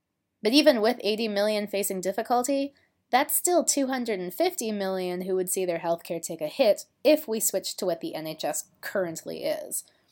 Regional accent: United States; moved away as an adult; if I was sent back to America without it, I literally would not be able to have it. My home country wouldn't provide me with an organ-saving operation

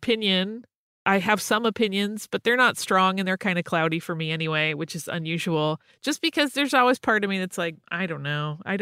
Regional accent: Canada; You've taught me so much really valuable as Canadian schools don't teach us as much as they should. That's not just in Canada, by the way.

